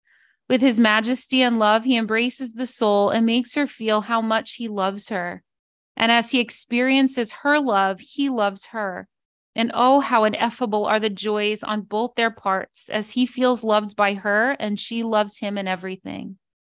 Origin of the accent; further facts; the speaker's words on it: New York, United States; I'm a New Yorker and I'm a snob